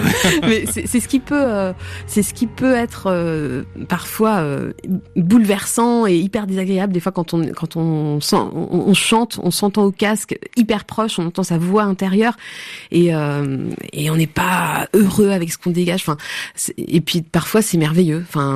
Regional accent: Pays de la Loire, France; Dans les fermes du pays de la Mée, là d'où je viens. J'aime bien ce mot parce qu'il est très, très local.

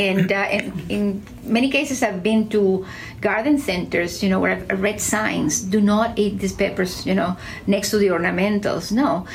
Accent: Santiago de Cuba, Cuba; So we do know that it was someone who had contacts in Santiago de Cuba, my hometown, who asked for seeds of the dátil pepper.

